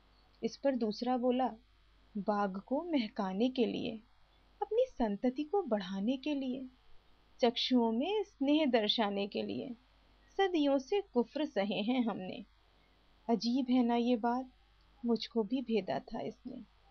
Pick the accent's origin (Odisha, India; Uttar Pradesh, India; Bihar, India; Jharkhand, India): Uttar Pradesh, India; Lucknow; अदब और तहजीब के शहर लखनऊ में है मेरा आशियाना, इसी शहर में पली बड़ी पढ़ी लिखी यही है फसाना।